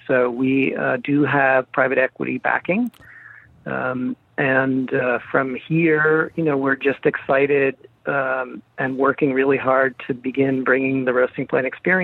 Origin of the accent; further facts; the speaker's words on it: Massachusetts, United States; now in Detroit, United States; I am from Massachusetts.